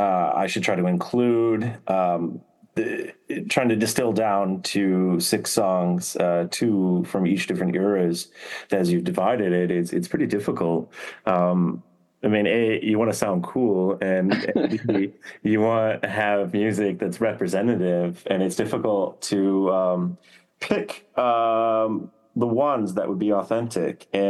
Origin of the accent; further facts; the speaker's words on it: Northville, Michigan, United States; also born or lived in Novi, Michigan; I was born in Novi, Michigan, and I lived in an adjacent town called Northville, Michigan, kind of the northeast suburbs of Detroit.